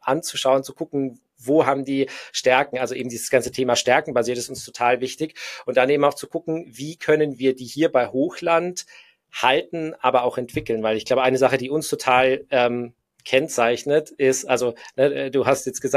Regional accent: Augsburg, Bavaria, Germany; Also ich wohne nicht im Allgäu selber, sondern ich komme aus Augsburg, also ein bisschen metropoliger als Heimenkirch und Schongau auf jeden Fall sind.

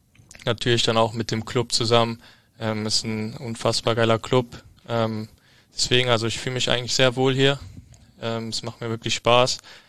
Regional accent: Eifel, Germany; Also die wohnen ja noch dort, wo ich herkomme, in der Eifel.

